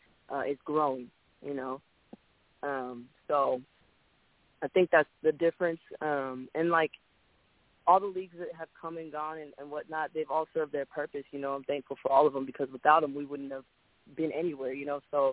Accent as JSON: {"language": "English", "town": "Seattle", "region": "Washington", "country": "United States", "said": "I actually played with the Seattle Majestics first. I'm from Seattle, Washington."}